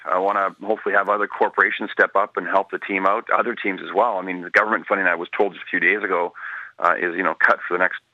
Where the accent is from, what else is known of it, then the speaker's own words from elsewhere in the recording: Canada; it's a little disappointing as a Canadian.